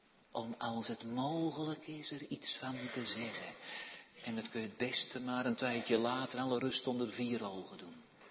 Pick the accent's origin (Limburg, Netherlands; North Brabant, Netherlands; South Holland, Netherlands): North Brabant, Netherlands; Ik weet er zeker uit mijn jeugd in Brabant, weet ik er best heel wat vanaf.